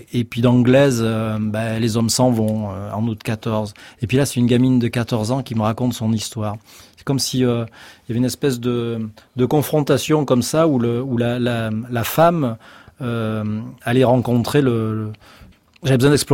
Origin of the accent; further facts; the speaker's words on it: Nouvelle-Aquitaine, France; Parce que je viens d'un endroit assez isolé, je viens de Corrèze, et puis voilà, j'ai ce côté charnel à mon environnement